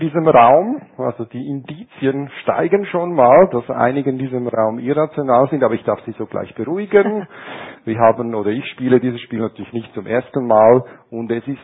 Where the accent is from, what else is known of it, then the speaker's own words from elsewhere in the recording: Switzerland; Als Schweizer sehe ich demokratisches Mehr.